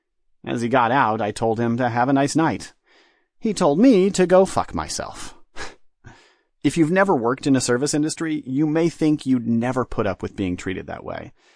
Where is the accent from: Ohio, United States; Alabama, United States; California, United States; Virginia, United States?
Alabama, United States; Montgomery; I drifted from my home in Alabama to Washington, D.C., then back to my hometown of Montgomery.